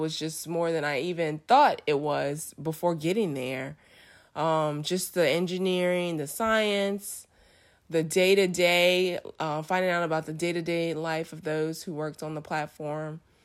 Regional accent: New Orleans, Louisiana, United States; I'm from New Orleans, so live on the Gulf Coast

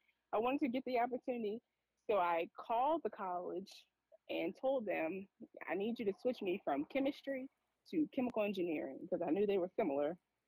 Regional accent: New Orleans, Louisiana, United States; I'm from New Orleans, Gulf South, a lot of, you know, oil and gas, chemical plants.

